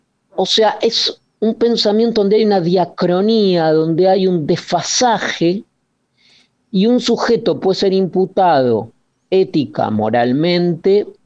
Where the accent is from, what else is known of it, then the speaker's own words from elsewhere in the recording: Argentina; yo tengo una responsabilidad, digamos así, frente como argentino